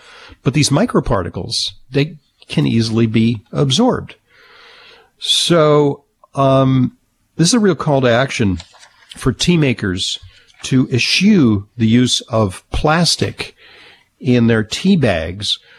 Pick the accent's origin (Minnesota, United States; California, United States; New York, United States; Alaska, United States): New York, United States; New York City; And in fact, in my hometown in New York City, there's a big campaign to get kids